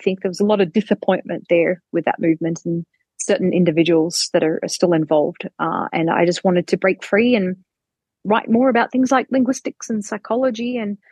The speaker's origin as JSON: {"language": "English", "country": "Australia", "accent": "Australian English", "said": "I guess it's my Australian English accent."}